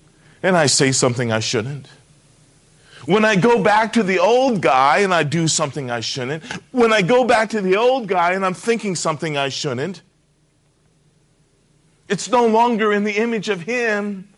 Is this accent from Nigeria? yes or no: no; Japan; Growing up in Japan